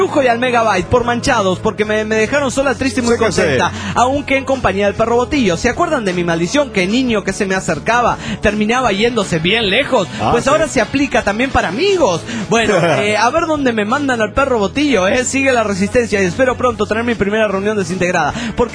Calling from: Oaxaca, Mexico; de Oaxaca, México.

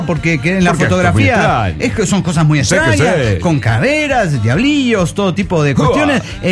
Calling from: Costa Rica; de Costa Rica.

